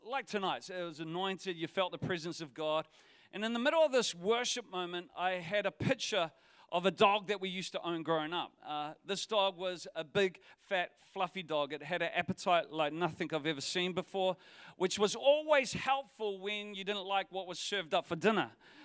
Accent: New Zealand; They said, where are you from? I said, I'm from New Zealand.

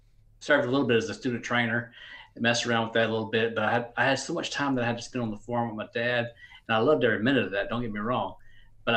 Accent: Vinton, Louisiana, United States; And I went to McNeese State in Lake Charles, which is not far from my hometown of Vinton

